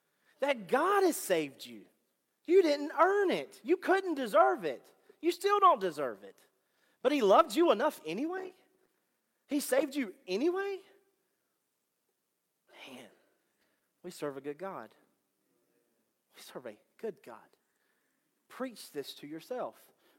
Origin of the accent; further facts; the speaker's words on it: Slocomb, Alabama, United States; I'm a redneck from Slocum, Alabama.